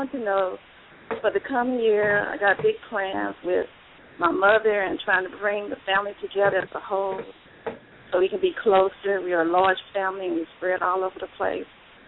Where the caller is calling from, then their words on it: Arizona, United States; I'm calling from Arizona.